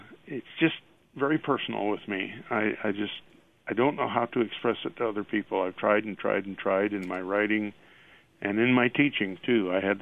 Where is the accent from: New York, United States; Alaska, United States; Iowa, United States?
Iowa, United States; Mason City; And I've been fortunate in my life that I grew up in Mason City, northern Iowa, and I became interested in stargazing early on.